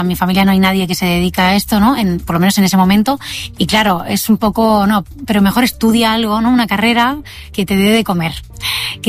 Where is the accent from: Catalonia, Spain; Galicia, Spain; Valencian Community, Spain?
Catalonia, Spain; now in Madrid, Spain; porque yo soy catalana